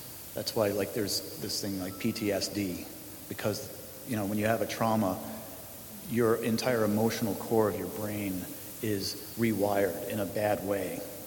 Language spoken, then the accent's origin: English; Chicago, Illinois, United States; also born or lived in Hartford / Richmond; No, I was born actually in Hartford, Connecticut. And then my dad, because he was a salesman, was moving around like a ping pong ball, and we went along with him. So I don't remember any of that. And then, we were in Richmond, moved to Chicago